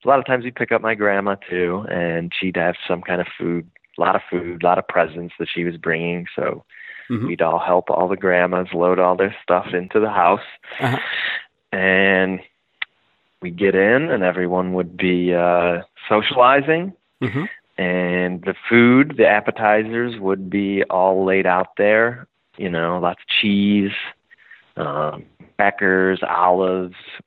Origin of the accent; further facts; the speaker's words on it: Cleveland, Ohio, United States; We are from Cleveland.